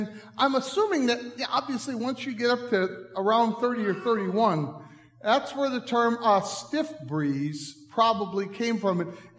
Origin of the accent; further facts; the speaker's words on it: Iowa, United States; I grew up in Iowa, and I had a science teacher when I was growing up who reminded me, well, of course, the wind is always blowing in Iowa.